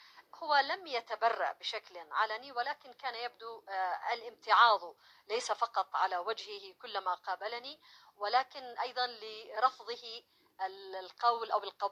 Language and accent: Arabic; Taiz, Taiz Governorate, Yemen; born there; والدي ووالدتي من مواليد ذمار، ولكنني بكل فخر وسعادة عندما يختار لك التاريخ أيضا أن تهبط في مدينة جميلة ومدينة عالمية ومتنوعة مثل تعز، فهي إضافة متعلقة أيضا بالحظ أتصور. وإن كنت لا أتذكر كثيرا منها لأني كنت آخر عنقود في عائلة والدي، كنا في تعز